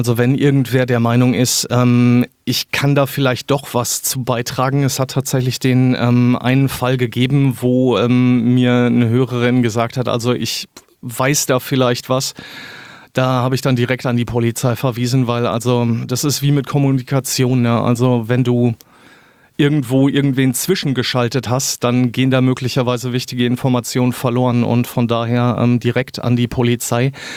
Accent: Münster, North Rhine-Westphalia, Germany; Wir sind aus Münster

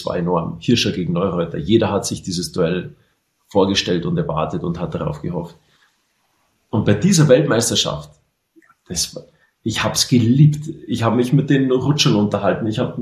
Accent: Garmisch-Partenkirchen, Bavaria, Germany; zum Beispiel Skiweltmeisterschaften in Garmisch-Partenkirchen in meiner Heimat.

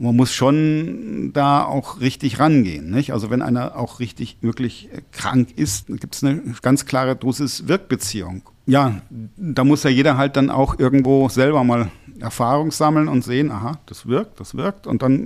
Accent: North Rhine-Westphalia, Germany

